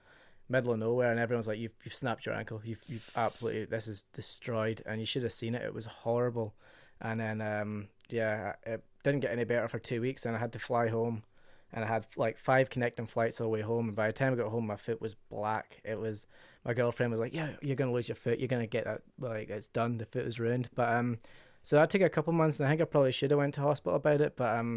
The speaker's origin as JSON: {"language": "English", "town": "Stranraer", "region": "Scotland", "country": "United Kingdom", "tie": "born or raised there", "said": "Like, growing up in Stranraer, I didn't really have much to ride. And I started BMX when I was 10 years old."}